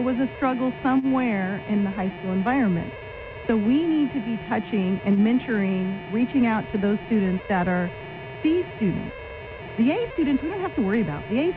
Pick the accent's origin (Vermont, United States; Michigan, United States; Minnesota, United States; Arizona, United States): Arizona, United States; Dayton; Tom and I grew up in Dayton, Arizona, you know, closer to Hyder than Dayton, right?